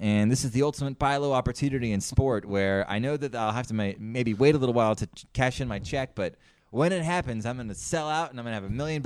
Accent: Florida, United States; And I grew up in Florida, but the culture there, the baseball culture there was really not so good.

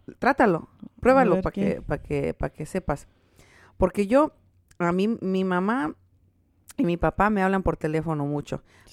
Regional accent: Mexico; orgullosamente soy una mexicana orgullosamente hablo, leo y escribo mi idioma.

